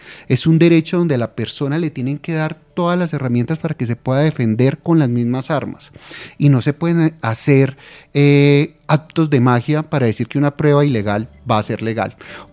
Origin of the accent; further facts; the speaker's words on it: Colombia; como colombiano, como abogado penalista, esto es una decisión que me duele